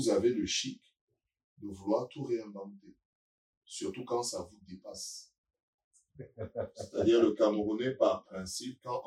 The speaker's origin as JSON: {"language": "French", "town": "Lille", "region": "Hauts-de-France", "country": "France", "said": "On est tous de Moulin, Belfort, à Lille."}